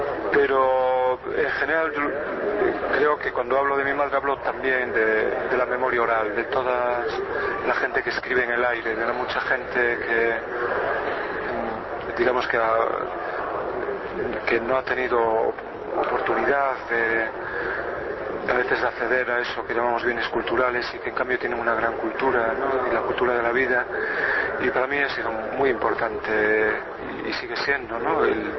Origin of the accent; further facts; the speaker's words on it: Galicia, Spain; Con la historia de mi pueblo, una historia en la que los caminos, los caminos más abiertos eran los caminos del mar, los caminos de la emigración